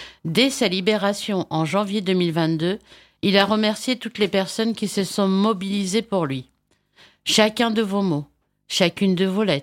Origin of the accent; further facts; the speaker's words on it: south of France, France; accent: Southern French; J'aime bien des fois parler avec mon accent du Sud.